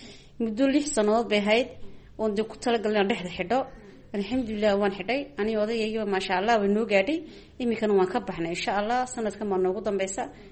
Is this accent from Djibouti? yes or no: yes; Djibouti; reer Jabuuti baan ahay